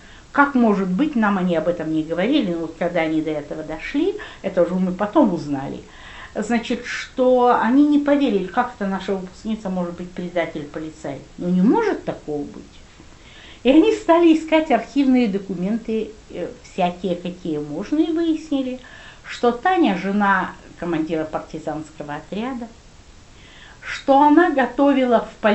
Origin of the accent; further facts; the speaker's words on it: Kyiv, Ukraine; born there; я родилась в Киеве, у меня в паспорте киевская, я киевлянка.